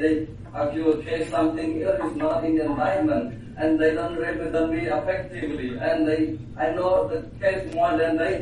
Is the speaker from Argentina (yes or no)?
no; Cambodia; English is a second language; now in United States; I was born and raised in Cambodia. I attended school through a 12th grade. I came to the United States as a war refugee in 1988. I became a U.S. citizen in 1994.